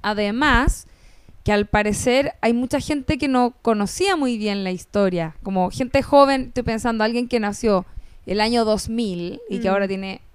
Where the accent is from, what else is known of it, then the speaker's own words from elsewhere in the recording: Rancagua, O'Higgins, Chile; Yo soy de Rancagua, si alguien está escuchando que sea de Rancagua.